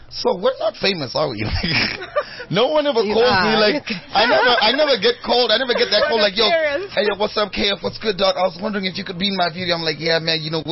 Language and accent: English; Zimbabwe; I'm from Zimbabwe